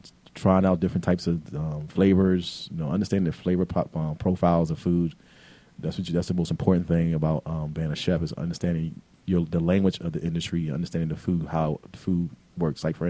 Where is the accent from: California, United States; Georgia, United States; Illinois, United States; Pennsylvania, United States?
Pennsylvania, United States; Philadelphia; I'm from Philadelphia, of course, my hometown.